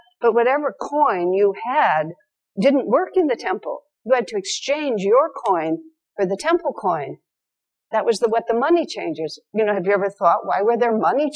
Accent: United States; I'm an American kid.

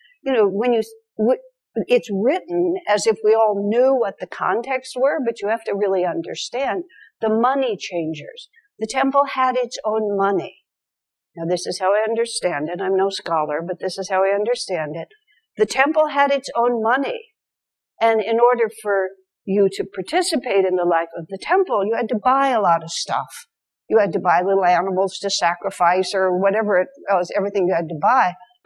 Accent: United States; I'm an American kid.

